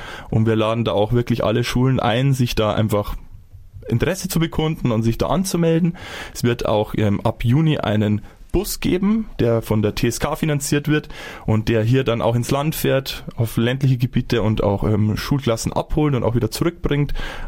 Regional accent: Weimar, Thuringia, Germany; Ich komme ebenfalls aus Weimar und bin dort seit 2016 Bauhausagent.

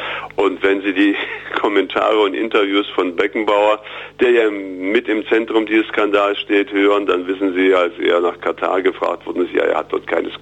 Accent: Thuringia, Germany; Also für mich war es einfach als Thüringer, jemand, der lange in Thüringen lebt und auch hier engagiert ist

